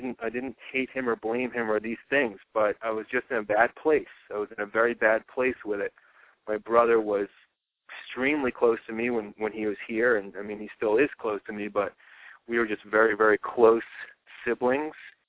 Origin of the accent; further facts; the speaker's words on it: Massachusetts, United States; now in Colorado, United States; I live in Colorado now, and this all occurred. We grew up in Massachusetts, and I was visiting Massachusetts a couple summers ago.